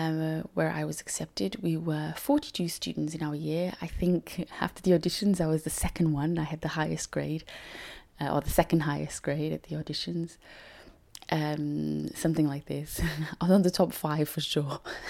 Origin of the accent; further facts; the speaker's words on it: Lisbon, Portugal; moved away as an adult; also born or lived in Madeira; now in London, United Kingdom; I was born in Madeira in Portugal, but I lived in Lisbon, in the capital, from the age of 6.